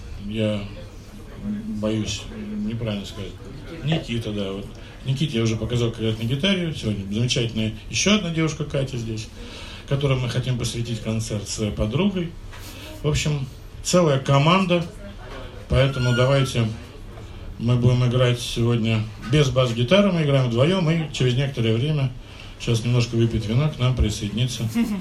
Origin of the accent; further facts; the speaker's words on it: Tver, Tver Oblast, Russia; Завтра я улетаю в город Москва, потом в город Тверь, откуда я родом.